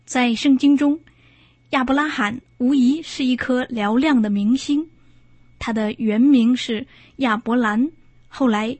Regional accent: China; 我们中国人有这个传统，我们不愿意离开自己的家乡，我们要叶落归根。

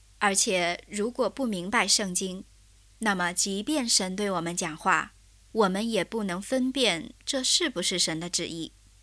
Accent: China; 我们中国人就特别会表面上谦虚客气

